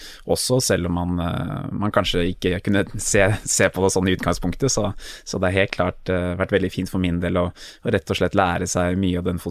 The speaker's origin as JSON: {"language": "Norwegian", "region": "Oslo", "country": "Norway", "tie": "born or raised there", "said": "Jeg er født og oppvokst i Oslo"}